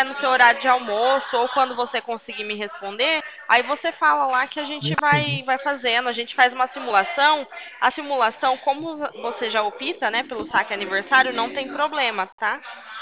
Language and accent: Portuguese; Santa Bárbara d'Oeste, São Paulo, Brazil; Eu sou de Santa Bárbara do Oeste, interior de São Paulo.